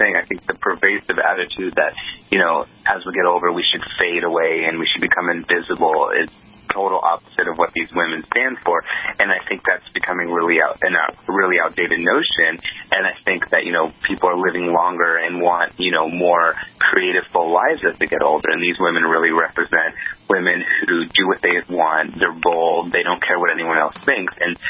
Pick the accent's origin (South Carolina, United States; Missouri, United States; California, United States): California, United States; San Diego; I grew up in San Diego, and my... my grandmothers were my best friends and my style icons